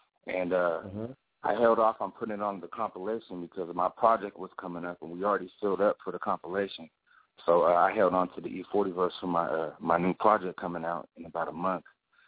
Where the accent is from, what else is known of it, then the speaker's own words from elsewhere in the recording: Santa Rosa, California, United States; I'm from the Bay Area, Santa Rosa, North Bay, California.